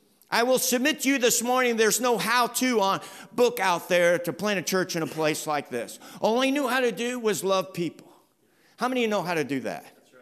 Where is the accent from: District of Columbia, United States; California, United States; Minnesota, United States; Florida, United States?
Florida, United States; I'm thinking I'm from South Florida. I don't know what it's like in St. Joe, but South Florida, if it sprinkles or rains a little bit